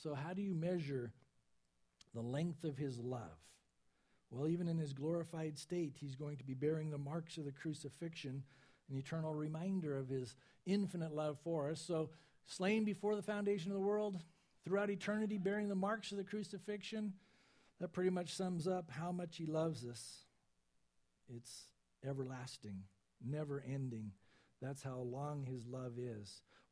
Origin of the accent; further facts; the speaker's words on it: San Diego, California, United States; You know, I grew up in San Diego, but take a little Dixie cup.